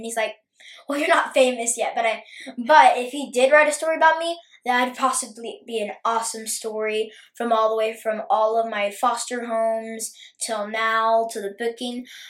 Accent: Texas, United States; I'm 11 years old. I'm from Texas, and I play Kurt in The Sound of Music.

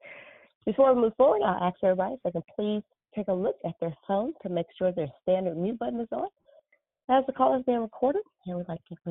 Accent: Arizona, United States; from Arizona.

